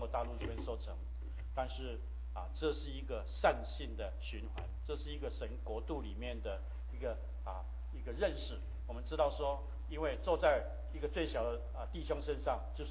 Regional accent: Taiwan; moved away as an adult; 那时候我从台湾来美国的出版社实习，那时候我单身一个人

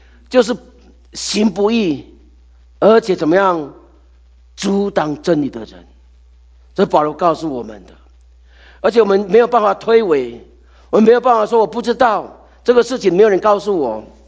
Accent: China; 这不是像我们中国人说的什么盘古开天

